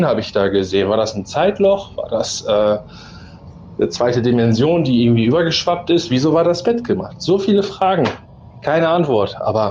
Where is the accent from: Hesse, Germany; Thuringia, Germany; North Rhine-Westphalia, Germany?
North Rhine-Westphalia, Germany; Enger; Ich bin in Enger groß geworden, so einen ganz kleinen Ort.